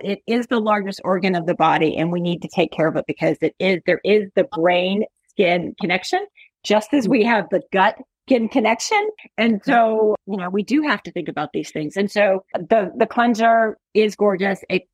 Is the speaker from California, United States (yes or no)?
no; Honolulu, Hawaii, United States; I grew up in Honolulu.